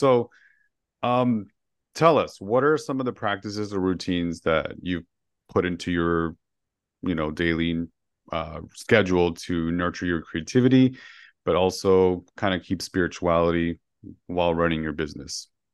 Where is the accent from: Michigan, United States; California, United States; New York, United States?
California, United States; Los Angeles; like I'm from Boyle Heights, East LA, and we grew up with that.